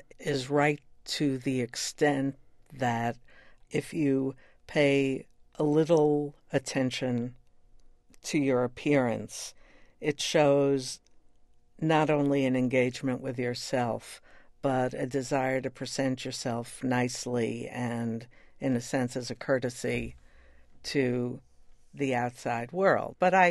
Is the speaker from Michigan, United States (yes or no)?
no; Brooklyn, New York, United States; it was pointed out to me that growing up in Brooklyn, there wasn't much opportunity.